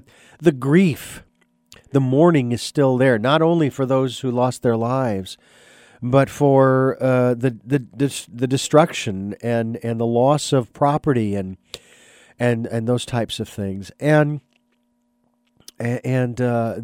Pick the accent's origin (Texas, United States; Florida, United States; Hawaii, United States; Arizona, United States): Arizona, United States; Phoenix; Even though I'm from Phoenix, I have had all the heat I can handle.